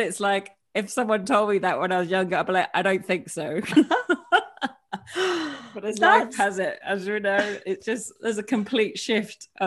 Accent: London, United Kingdom; born there; I am a British-born Chinese. Some people call it BBC. So I was born in London many years ago. So my background has been very much like the typical Chinese family. My parents are from Hong Kong

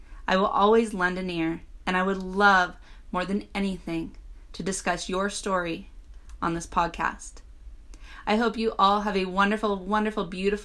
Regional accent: Trinidad & Tobago; accent: Trinidadian; instead allowed me to play and explore the deep questions I had about life in my own Trinidadian accent.

